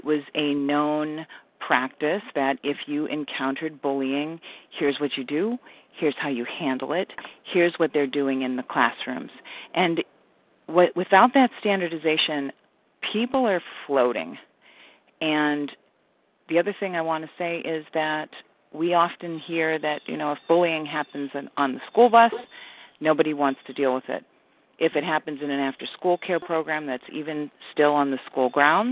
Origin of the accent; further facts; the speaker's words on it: Erie, Pennsylvania, United States; Where I come from, I was born and raised in Erie, and I was in private schools